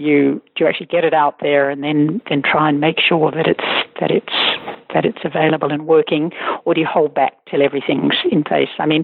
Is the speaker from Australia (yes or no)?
yes; Australia; I don't consider myself particularly nationalistic, but I've always been very proud of being Australian.